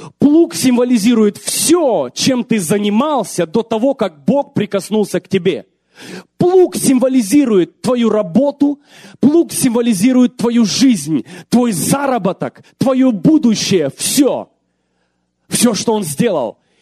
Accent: Ukraine; я тоже украинец, тоже там вырос.

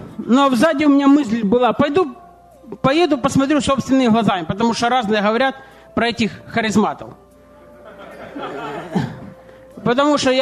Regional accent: Zaporizhzhia, Zaporizhzhia Oblast, Ukraine; Я родом из Запорожья. Всю жизнь верующий, можно сказать.

